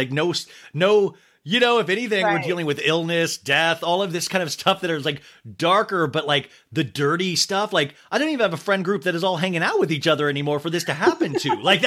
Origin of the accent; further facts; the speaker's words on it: Kansas, United States; also born or lived in Arizona; Because when you grow up in a normal town, like I grew up in Kansas and then Arizona